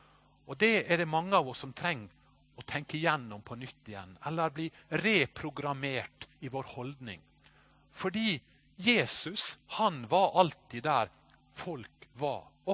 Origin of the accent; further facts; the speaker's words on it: Sykkylven, Møre og Romsdal, Norway; Da jeg vokste opp på bedehuset i Sykkylven